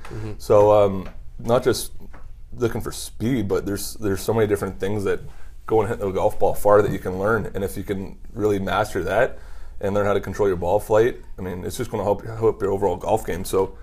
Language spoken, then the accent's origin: English; Canada; it makes me sound so bad as a Canadian